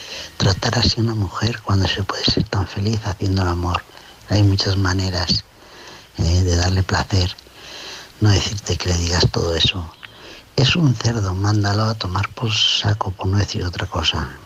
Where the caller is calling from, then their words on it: León, Castile and León, Spain; de León, por supuesto.